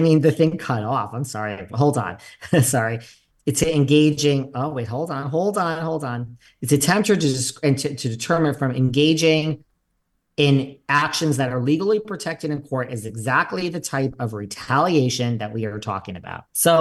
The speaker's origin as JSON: {"language": "English", "region": "New York", "country": "United States", "said": "I might be in LA today, baby, but I split my time, and I'm a New Yorker. Don't ever think that I'm from here, people. I love it. It's great. I'm a New Yorker."}